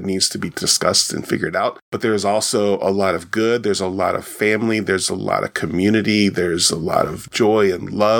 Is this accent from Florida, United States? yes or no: yes; Florida, United States; I grew up in North Florida. People here, I was in Florida, go, that's not really the South, but the panhandle is very much, like, I grew up about 20 minutes from the Georgia line.